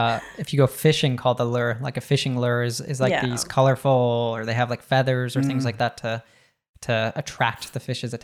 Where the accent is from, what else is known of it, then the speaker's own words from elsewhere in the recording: United States; for me growing up in the States